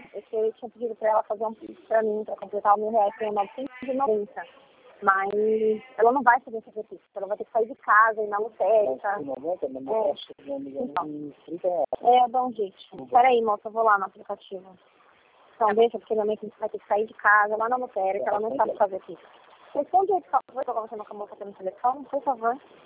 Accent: São Paulo, Brazil; Sou de São Paulo também.

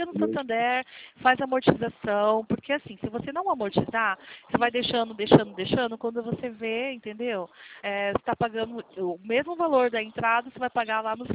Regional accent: Pantanal, Brazil; now in Rio de Janeiro, Brazil; Eu sou pantaneira, hein? Sou carioca igual vocês, não.

